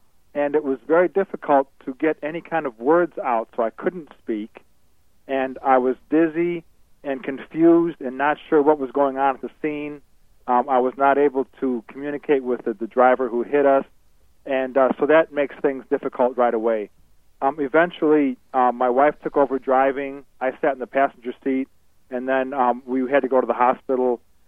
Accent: Chicago, Illinois, United States; Chicago is my hometown.

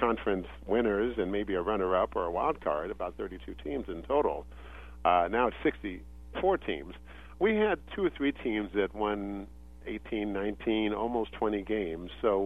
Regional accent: Sacramento, California, United States; I grew up in South Sacramento

